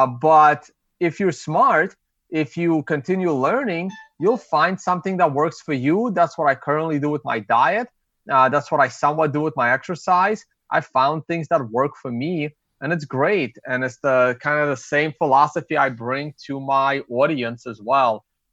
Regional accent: Brooklyn, New York, United States; accent: half Russian, half Brooklyn; also born or lived in Russia; I was born in Soviet Russia, and my family immigrated over to the U.S. when I was about 10 years old. Grew up in Brooklyn, hence all of these weird accents, half Russian, half Brooklyn

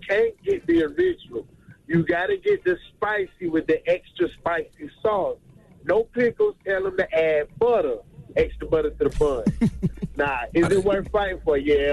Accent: South Carolina, United States; You know, from the South, you know, all we know is fried chicken. I'm from South Carolina.

